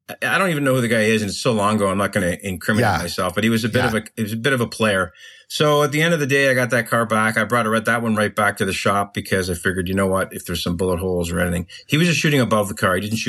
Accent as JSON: {"language": "English", "town": "Toronto", "region": "Ontario", "country": "Canada", "tie": "born or raised there", "said": "But my background, I grew up in Toronto"}